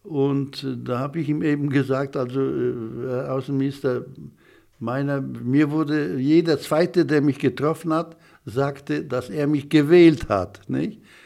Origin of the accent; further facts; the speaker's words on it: Germany; Also ich bin stolz, Deutscher zu sein, so wie ich es annehme, wenn mir ein Pole sagt, er ist stolz auf seine Heimat und auf sein Vaterland.